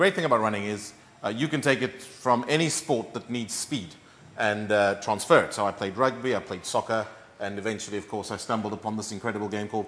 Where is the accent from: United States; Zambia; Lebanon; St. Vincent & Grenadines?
Zambia; born there; also born or lived in Kenya; I'm from Africa. I was born in Zambia in 76. Kenyan dad, Zimbabwean mother